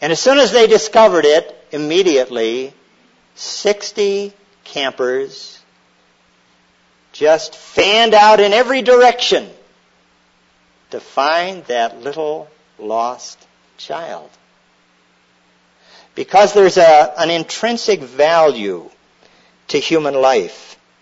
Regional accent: Scotland, United Kingdom; And so as a Scotsman, I have been a little tight.

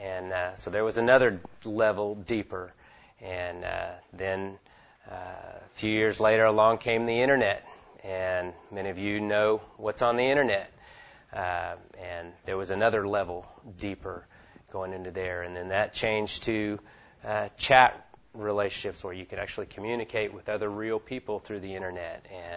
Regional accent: Oklahoma City, Oklahoma, United States; I'm a businessman from Oklahoma City.

